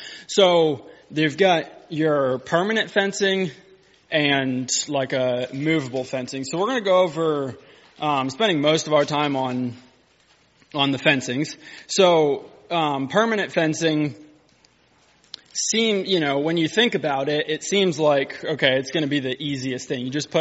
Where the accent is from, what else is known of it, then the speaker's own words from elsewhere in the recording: Tennessee, United States; I'm from Middle Tennessee. We have a farm there, Bountiful Blessings Farm.